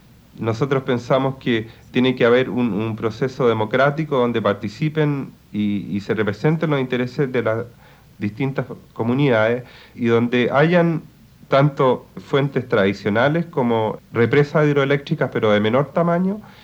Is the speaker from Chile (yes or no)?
yes; Chile; Nosotros, como ciudadanos chilenos